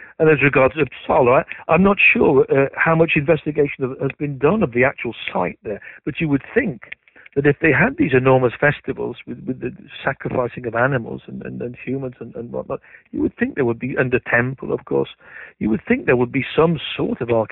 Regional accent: England, United Kingdom; But as a Briton, for example, as an Englishman who wrote that book

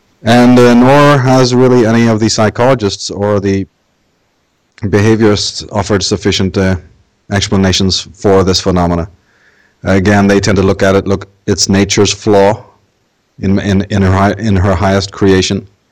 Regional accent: Belfast, Northern Ireland, United Kingdom; because I grew up in Ireland, or in Belfast during the days when it was very, very violent there.

